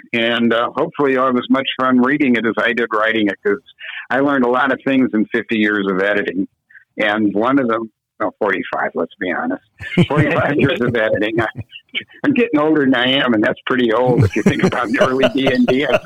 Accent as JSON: {"language": "English", "town": "Chicago", "region": "Illinois", "country": "United States", "said": "I'm from Chicago originally."}